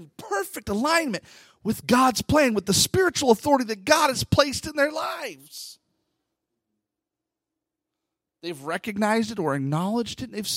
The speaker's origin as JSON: {"language": "English", "region": "Washington", "country": "United States", "tie": "born or raised there", "said": "I got to see Bill Clinton in person in my hometown as a kid, and I'll never forget the amount of respect that I felt in that moment."}